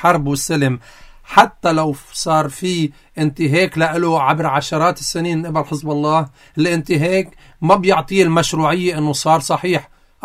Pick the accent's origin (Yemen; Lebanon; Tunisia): Lebanon; انا كشعب لبناني وكدولة لبنانية